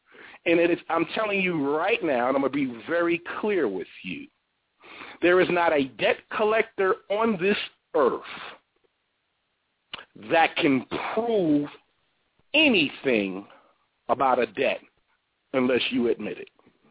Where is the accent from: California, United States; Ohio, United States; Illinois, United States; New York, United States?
New York, United States; I grew up in New York, and I grew up around a lot of Dominicans and Hispanics, Puerto Ricans, Dominicans, and Cubans, okay?